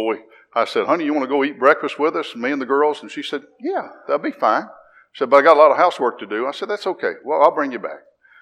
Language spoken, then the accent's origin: English; Woodridge, Illinois, United States; I was born in LaGrange, Illinois. LaGrange, Illinois is close to Chicago. We lived in a suburb of Chicago, Woodridge, up there. And we lived there for 15 years.